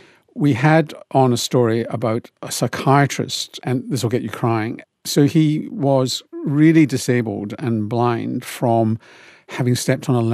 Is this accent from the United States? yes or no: no; Scotland, United Kingdom; because I grew up in Scotland.